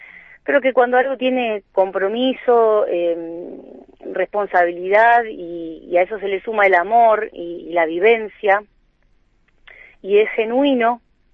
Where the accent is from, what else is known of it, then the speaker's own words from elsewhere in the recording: Bariloche, Río Negro, Argentina; also born or lived in Buenos Aires / Switzerland; Sí, yo nací en Buenos Aires, pero de muy chiquitita. Mis padres nos trajeron acá a Bariloche con mis hermanos, así que yo tengo, desde que tengo uso de razón, digamos, soy de Bariloche.